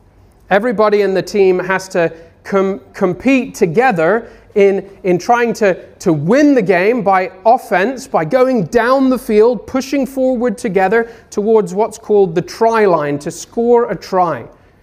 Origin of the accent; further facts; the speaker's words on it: United Kingdom; When I was growing up, I wasn't much of an athlete. I was pretty rubbish at football. I am a Brit, so that was one of the most popular sports, and it was sad to not be very good at that sport.